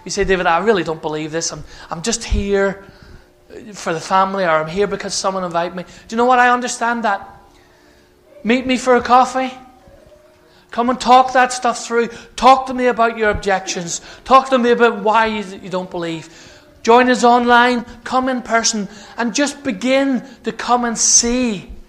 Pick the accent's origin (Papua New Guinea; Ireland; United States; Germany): Ireland; I'm Irish, so we have to keep it simple.